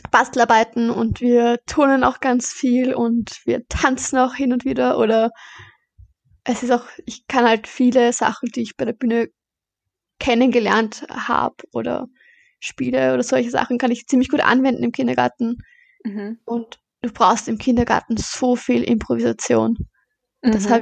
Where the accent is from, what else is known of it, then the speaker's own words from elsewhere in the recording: Baden, Lower Austria, Austria; also born or lived in Vorarlberg; Ja, genau, ich bin eigentlich in Vorarlberg geboren. Aber mein Papa kommt aus Baden, also sind wir nach Baden gezogen.